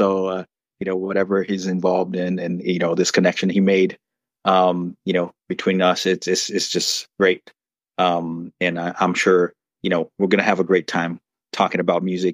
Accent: São Paulo, Brazil; moved back to my hometown, São Paulo, which is kind of like, you know, a major center, you know, a financial industrial center in Brazil.

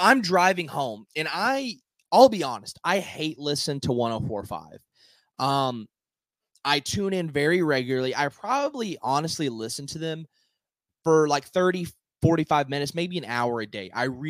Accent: Nashville, Tennessee, United States; from Nashville.

